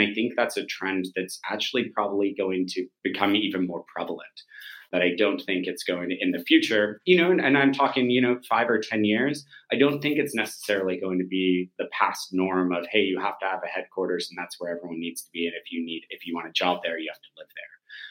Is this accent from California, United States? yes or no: yes; California, United States; And, you know, I grew up in Silicon Valley all of my life and been part of a few different high growth organizations.